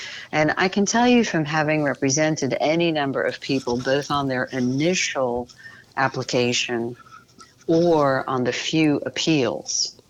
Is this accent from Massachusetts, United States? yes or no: no; New York, United States; And I am from New York and am still licensed to practice law there